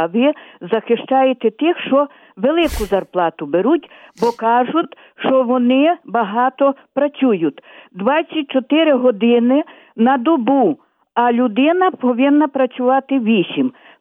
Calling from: Ternopil Oblast, Ukraine; то дзвонять з Тернопільщини.

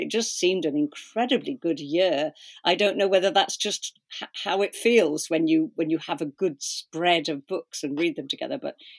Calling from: Cardiff, Wales, United Kingdom; I'm in Cardiff, which is sort of like the Turin of Wales.

